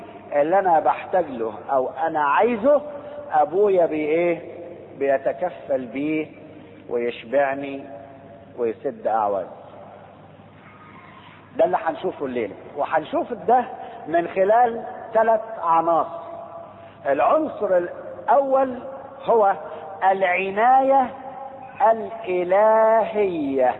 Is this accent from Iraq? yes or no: no; Egypt; في مثل يقولوه عندنا في مصر، مش عارف عارفين ولا لا، او عندكم زي ولا لا